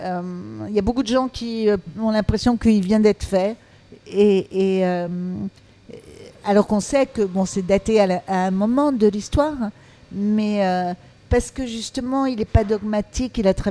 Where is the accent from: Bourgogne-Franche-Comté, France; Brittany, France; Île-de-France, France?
Île-de-France, France; Paris; born there; Moi, je suis née ici. Je suis née donc à Paris. Mais je suis née de parents étrangers.